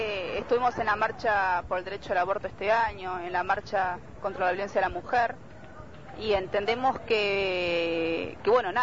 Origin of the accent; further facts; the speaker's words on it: La Matanza, Buenos Aires Province, Argentina; yo soy de La Matanza, te puedo hablar básicamente de La Matanza